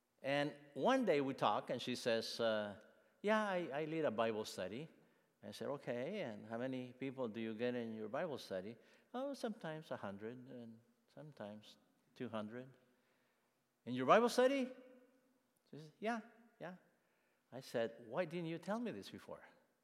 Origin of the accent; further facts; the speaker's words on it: Huehuetenango, Guatemala; moved away; The Lord gave me the opportunity to leave my hometown of Huehuetenango in Guatemala.